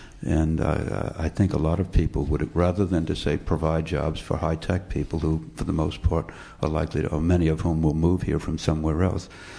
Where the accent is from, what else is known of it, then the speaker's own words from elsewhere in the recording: New Orleans, Louisiana, United States; I mean, I grew up in New Orleans where the public schools actually were quite awful back in the 1940s and 50s, and that limited the city's economic development.